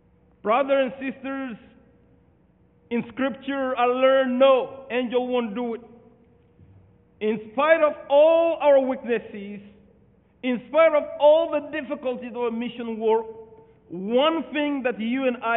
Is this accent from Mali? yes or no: yes; Mali; born there; English is a second language; moved away as an adult; also born or lived in Senegal; I was born in Mali, but at a certain time